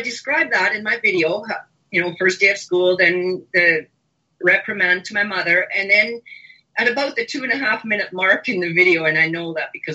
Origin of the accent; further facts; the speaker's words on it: Canada; Here I was, a little German girl of German parents, born and raised in Canada. Okay, but my parents came from Germany. They were immigrants to Canada.